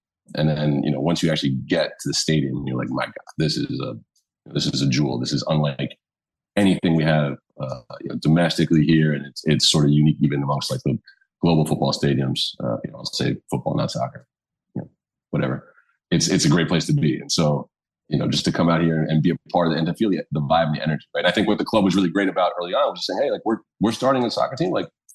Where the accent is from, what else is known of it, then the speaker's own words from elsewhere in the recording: Brooklyn, New York, United States; So, you know, I'm from Brooklyn, New York, born and bred New Yorker, never lived outside New York, so I moved out here.